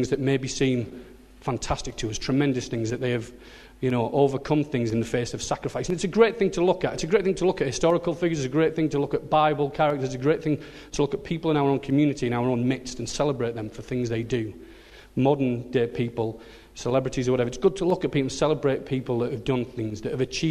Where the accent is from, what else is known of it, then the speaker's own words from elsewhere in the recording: Billingham, North East England, United Kingdom; now in Sedbergh, United Kingdom; So yeah, I was I was brought up in Billingham and still consider it home.